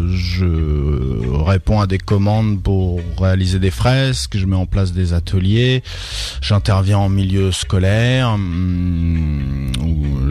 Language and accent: French; Évreux, Normandy, France; Je vais exposer à Évreux, ma ville natale, au tout début avril.